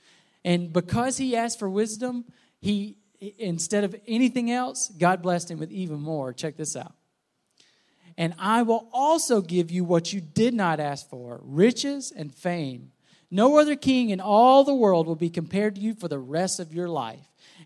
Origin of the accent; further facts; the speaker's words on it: Alabama, United States; to Alabama, which is where I'm from. I was going to drive, and we were going to stay overnight in my hometown where I grew up. I lived there for 12 years.